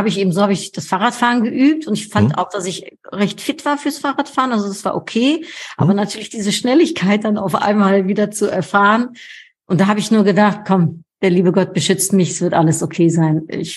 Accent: Netherlands; German is a second language; für mich perfekt als Holländerin, alles schön gerade.

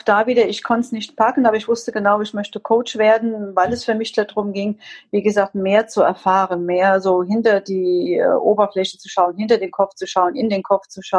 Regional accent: Rhineland-Palatinate, Germany; now in Bendorf, Germany; ich komme aus dem schönen, frischen Westerwald, wohne aber schon ganz lange im Rheinland, in Bendorf bei Koblenz.

